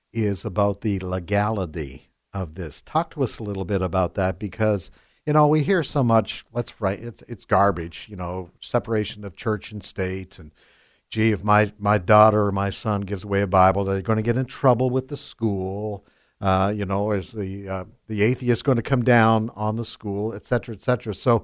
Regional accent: Canada; also born or lived in Surrey, BC; I'm from Canada.

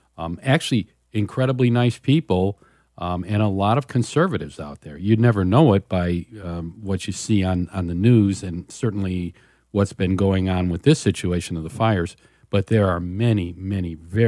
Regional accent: Midwest, United States; I was not very happy being a Midwesterner.

